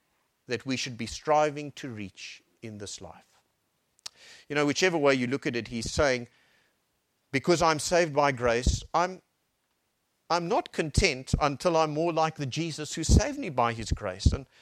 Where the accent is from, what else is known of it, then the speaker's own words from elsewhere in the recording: Harare, Zimbabwe; born there; I was born in Harare, and the computer didn't register it because actually the name of the town was Salisbury, which was in a country called Rhodesia, which no longer exists. It's now Zimbabwe.